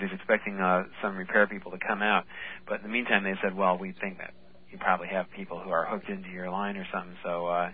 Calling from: Queens, New York, United States

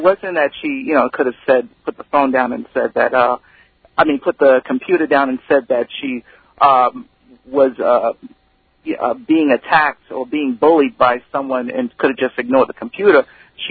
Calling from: Long Island, New York, United States; I'm calling from Long Island.

